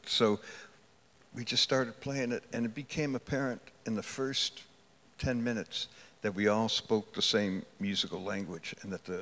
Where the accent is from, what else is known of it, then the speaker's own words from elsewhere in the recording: Detroit, Michigan, United States; So there's something about growing up in Detroit that made me different from him, made me different from